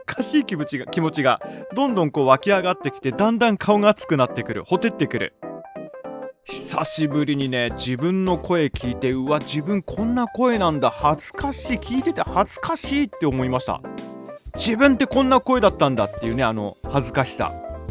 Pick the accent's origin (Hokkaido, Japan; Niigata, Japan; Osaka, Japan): Niigata, Japan; accent: Niigata; どうやら新潟弁というか新潟アクセントがすっかり体に染みついてしまっているようです。